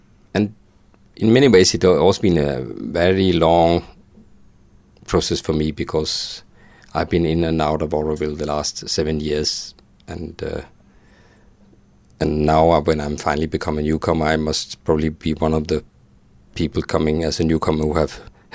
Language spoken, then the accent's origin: English; Denmark; and I'm from Denmark